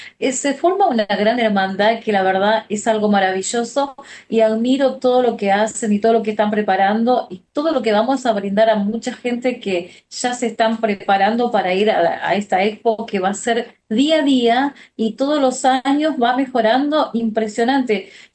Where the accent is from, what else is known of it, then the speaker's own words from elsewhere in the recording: Paraguay; yo soy paraguaya.